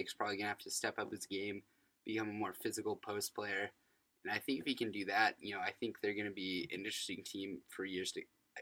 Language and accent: English; Spokane, Washington, United States; my man Kelly Olynyk from Gonzaga University, my hometown, is on the team